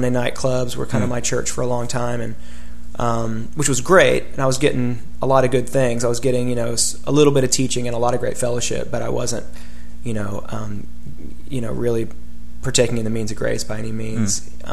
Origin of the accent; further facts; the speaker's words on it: the South, United States; I grew up in the South and, you know, grew up in a house going to church.